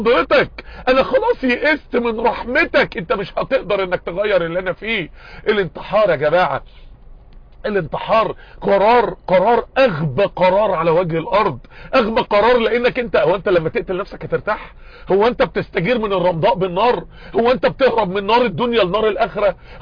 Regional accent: Mansoura, Dakahlia, Egypt; عندنا في المنصورة

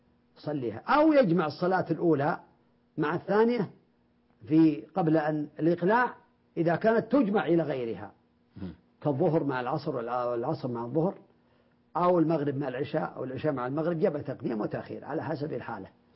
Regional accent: Saudi Arabia; عندنا في المملكة العربية السعودية

